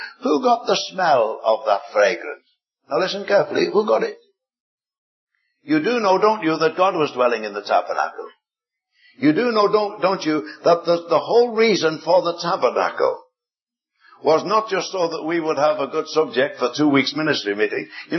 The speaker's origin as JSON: {"language": "English", "town": "Liverpool", "region": "North West England", "country": "United Kingdom", "tie": "born or raised there", "said": "brethren in Liverpool, my hometown there in England"}